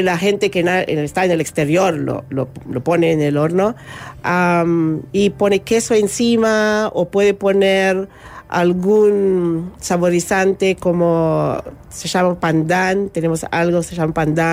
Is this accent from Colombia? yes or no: no; Philippines; Spanish is a second language; now in Uruguay; nosotros acá somos algunos filipinas casadas con uruguayos